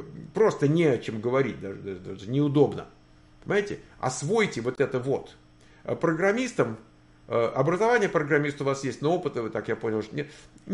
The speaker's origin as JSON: {"language": "Russian", "region": "Siberia", "country": "Russia", "said": "Мне 3-4 года, женат, дети. Я из России, из далекой Сибири."}